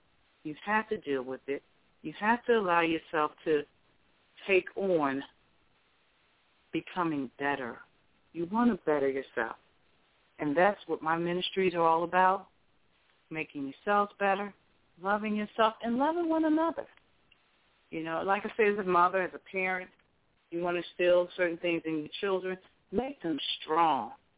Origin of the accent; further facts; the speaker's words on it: Philadelphia, Pennsylvania, United States; Growing up in Philadelphia, as I mentioned in my past shows, he revealed to me that I would one day be doing this.